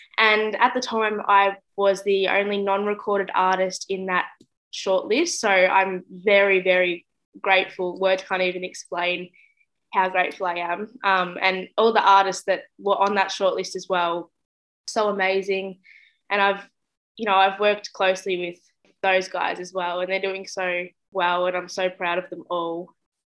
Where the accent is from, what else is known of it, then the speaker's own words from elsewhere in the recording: Victoria/New South Wales border, Australia; I have been born and raised on Yorta Yorta country in a little border town on the border of Victoria and New South Wales called Atjikumawarra.